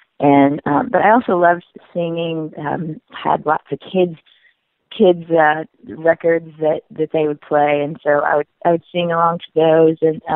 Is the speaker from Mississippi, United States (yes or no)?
yes; Jackson, Mississippi, United States; I grew up in Jackson, Mississippi, so there's lots of R&B influence, gospel, blues.